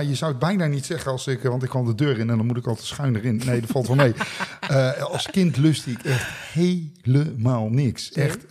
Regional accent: Netherlands; Ja, kom op, we zijn wel Nederlanders, hè?

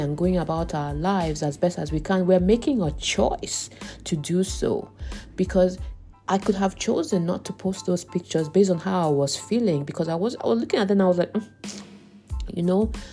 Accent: Nigeria; As my Nigerian people will say, have a lovely, happy weekend in advance.

